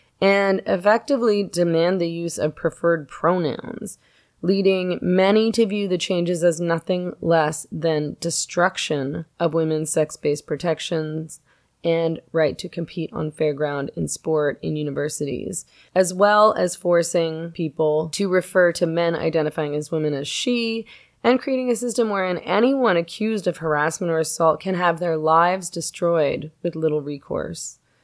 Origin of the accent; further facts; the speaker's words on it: Canada; No, I'm actually Canadian.